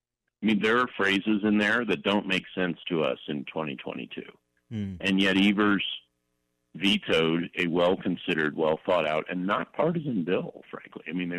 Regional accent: Virginia, United States; including my home state of Virginia, along with Pennsylvania, Kentucky, South Carolina.

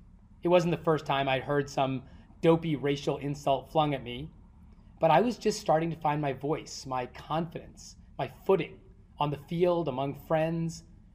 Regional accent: Baltimore, Maryland, United States; also born or lived in Sri Lanka; I was born in Sri Lanka and grew up in Baltimore, neither of which is India

